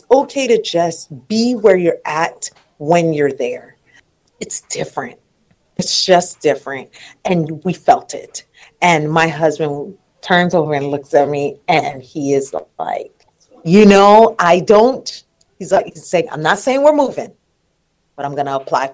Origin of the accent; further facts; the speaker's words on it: Florida, United States; So we show up to Kansas, and we are from South Florida. I feel like I need to make that clear.